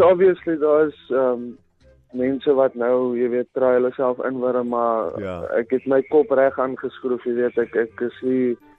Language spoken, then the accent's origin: Afrikaans; Port Elizabeth, Eastern Cape, South Africa; Yes, ek kom van PE af